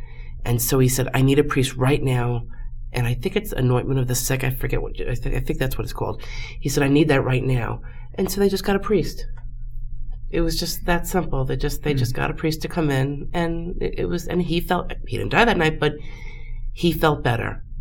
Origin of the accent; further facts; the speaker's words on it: New York, United States; I mean, I grew up in the Westchester County area.